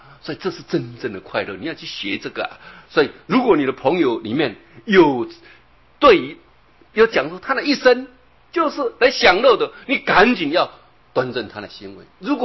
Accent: China; 如果我们中国人，如果有一个人也倡导一下

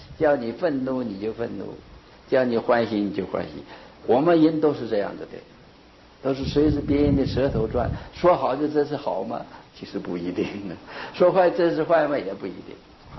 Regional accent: China; 我们一般我们中国人呢也是有这个字，这个我

